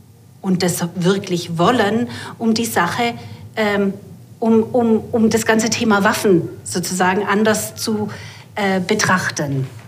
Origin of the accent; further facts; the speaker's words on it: Germany; Ich bin selber ja Deutsche, damit haben wir als Deutsche auch viel zu tun.